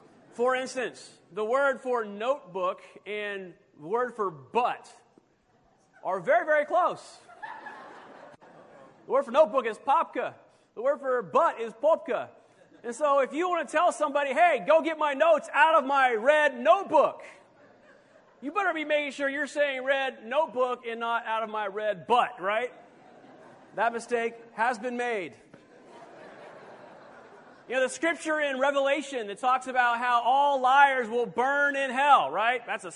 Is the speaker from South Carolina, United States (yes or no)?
yes; Columbia, South Carolina, United States; As Richard said, I grew up in Columbia, South Carolina, just down the road.